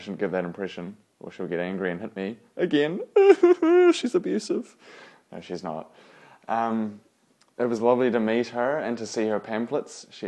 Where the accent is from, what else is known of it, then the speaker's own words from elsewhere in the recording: New Zealand; And being a New Zealander, you know, we're kind of the first country in the world to give women the right to vote.